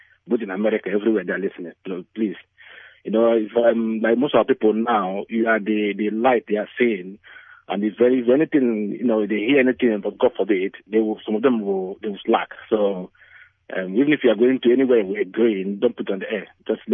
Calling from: Luton, East of England, United Kingdom; I'm calling from Luton.

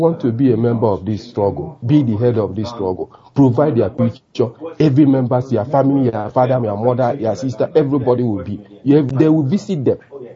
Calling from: London, United Kingdom; I'm calling from London.

